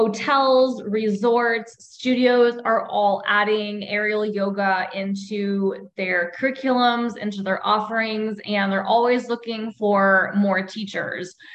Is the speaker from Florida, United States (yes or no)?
yes; Florida, United States; I'm from Florida, so I'm a beach girl at heart.